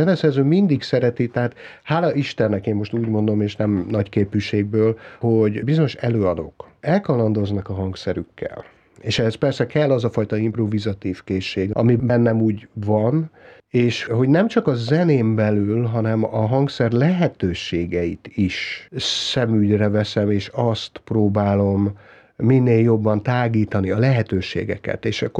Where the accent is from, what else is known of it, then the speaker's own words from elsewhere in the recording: Törökszentmiklós, Jász-Nagykun-Szolnok, Hungary; born there; de édesapámék mesélték, hogy amikor megszülettem, én Törökszent Miklóson születtem, és amikor vittek haza, és taxit hívtak